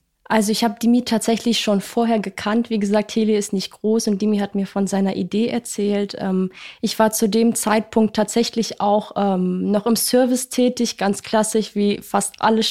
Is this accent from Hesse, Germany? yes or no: yes; Hessisch Lichtenau, Hesse, Germany; Ich komme selber auch aus Hessisch-Lichtenau. Das ist die kleine Stadt, in der wir gegründet haben.